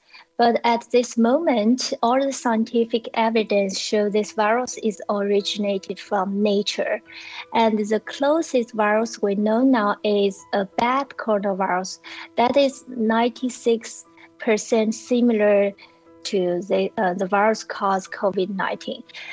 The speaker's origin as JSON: {"language": "English", "country": "China", "tie": "born or raised there", "moved": "yes", "lives_now": "New York City, United States", "said": "I grew up in China, but now I'm working for a nonprofit organization called EcoHealth Alliance in New York City."}